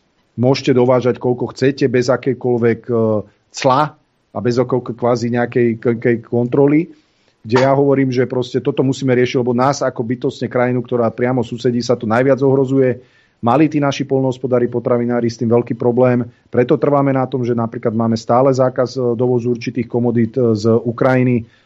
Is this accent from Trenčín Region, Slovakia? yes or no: yes; Prievidza, Trenčín Region, Slovakia; ja som z Prievidze a si zoberte, že v Prievidzi bol veľký mesokombinát, fakt veľký mesokombinát a veľká mliekareň.